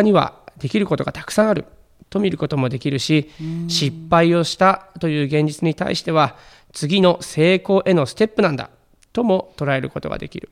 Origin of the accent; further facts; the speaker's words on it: Fujieda, Shizuoka, Japan; 私はサッカーの町藤枝市の出身で